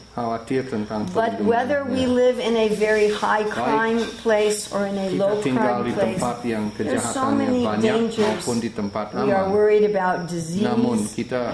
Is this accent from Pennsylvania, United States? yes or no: no; New York City, New York, United States; born there; and I was born in New York City.